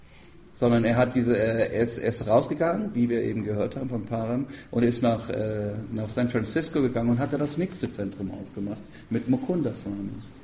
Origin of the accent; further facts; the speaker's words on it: Northern Germany, Germany; in ganz Norddeutschland, wo ich herkomme